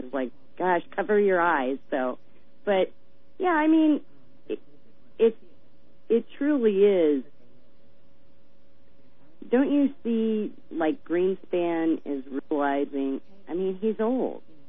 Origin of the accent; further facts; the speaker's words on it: Missouri, United States; Hey, I'm from Missouri.